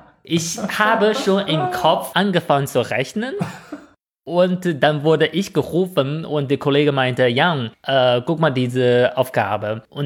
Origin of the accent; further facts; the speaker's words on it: China; German is a second language; ich finde, erzählt man schon gerne als Chinese.